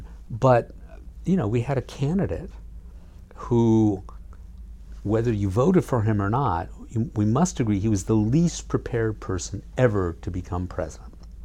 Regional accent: Michigan, United States; I grew up in Macomb County. There's a town called Warren.

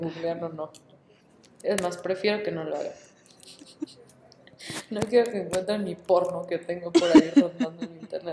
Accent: Mexico; also born or lived in United States; yo nací en Estados Unidos y mi familia es como la mitad, ¿no? O sea, mitad de mi familia vive en Estados Unidos y la mitad en México. Y yo crecí en México

